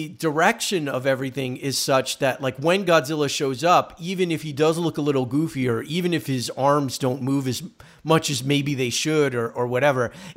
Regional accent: United States; And as an American, like, and as the, you know, government or whatever system that has imposed that on Japan

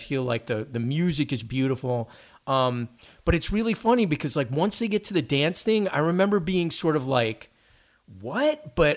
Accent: East Coast, United States; I'm sorry, we're all from the East Coast.

